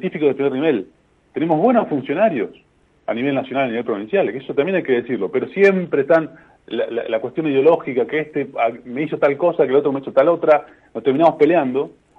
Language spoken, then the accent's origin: Spanish; Argentina